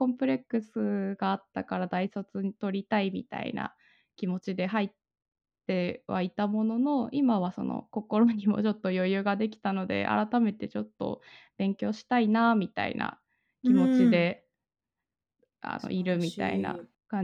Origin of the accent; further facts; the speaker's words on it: Sapporo, Hokkaido, Japan; 北海道の札幌出身です。